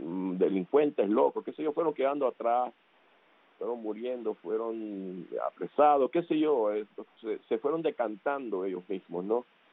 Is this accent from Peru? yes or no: no; Cuba; moved away; tú no viniste de Cuba, tú llevas aquí toda tu vida, ¿no? Y eso me molestaba porque decían, no, yo llegué de Cuba ahora mismo, ¿no? Y fue difícil, fue un momento de transición muy, fue algo muy feo para los que vinimos